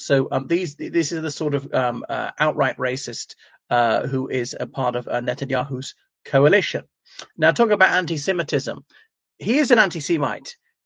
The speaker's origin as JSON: {"language": "English", "country": "Ireland", "said": "from Ireland."}